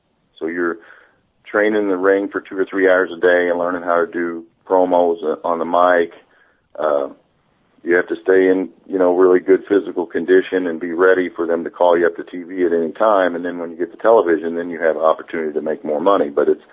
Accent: New Albany, Indiana, United States; Well, I grew up in New Albany, Indiana, which is right here in the Midwest

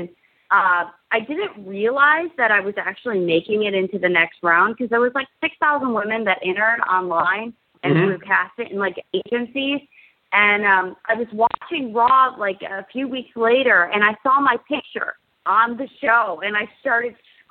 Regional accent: Ottawa, Illinois, United States; I grew up in Illinois, a small town outside of Chicago. It's called Ottawa.

